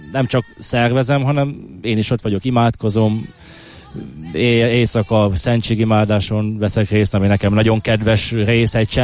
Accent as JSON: {"language": "Hungarian", "region": "Jász-Nagykun-Szolnok", "country": "Hungary", "said": "Hát én Szolnok megyei vagyok"}